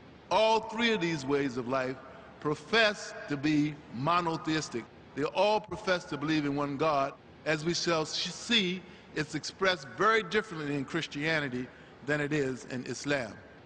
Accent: Roanoke, Virginia, United States; also born or lived in Baltimore; I was raised in the South. Even though I was born in Baltimore, Maryland, I was raised in Roanoke, Virginia.

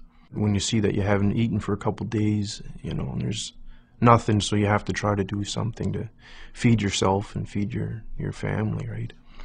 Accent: Halifax, Nova Scotia, Canada; born there; That's my name before I became Muslim. I was born in Halifax, Nova Scotia, and I'm 27 years old.

